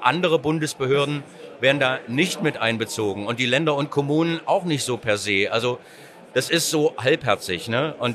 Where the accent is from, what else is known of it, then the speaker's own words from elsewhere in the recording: Erfurt, Thuringia, Germany; Ich komme aus Erfurt